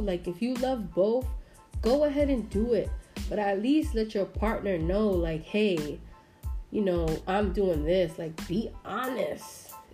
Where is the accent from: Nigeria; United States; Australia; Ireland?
United States; New York City, New York; I'm from the Bronx and Washington Heights. Like, I'm hood. You heard me? Like, I'm straight New York sometimes